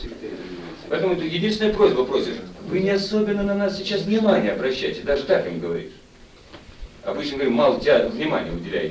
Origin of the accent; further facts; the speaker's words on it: Tula, Tula Oblast, Russia; я туляк еще родом, понимаете